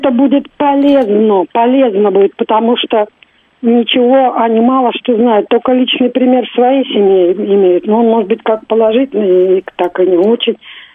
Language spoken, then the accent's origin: Russian; Moscow, Russia; я из Москвы.